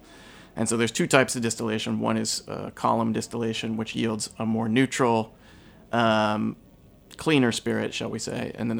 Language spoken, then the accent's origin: English; Kentucky, United States; So I grew up in Eastern Kentucky and grew up in a dry county